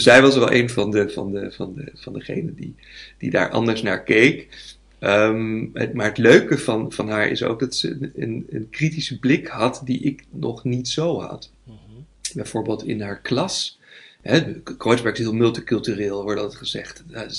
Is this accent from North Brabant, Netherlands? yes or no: no; Wassenaar, South Holland, Netherlands; Ik kom uit Wassenaar. En dat is het rijkste dorp van Nederland, ongeveer. Een van de rijkere dorpen.